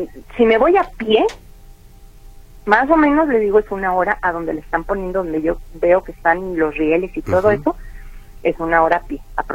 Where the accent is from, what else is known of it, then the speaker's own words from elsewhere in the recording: Guadalajara, Jalisco, Mexico; Yo vengo de Guadalajara